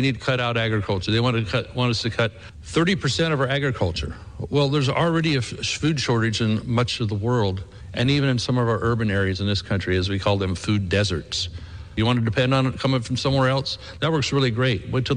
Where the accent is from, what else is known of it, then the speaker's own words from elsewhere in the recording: California, United States; like my home state of California.